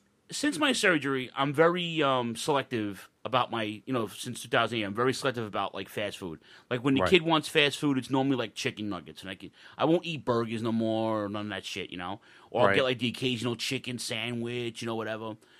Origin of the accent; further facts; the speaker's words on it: Queens, New York, United States; it ain't Mexicans making pizza like in the pizzerias around the way when we were growing up in Queens.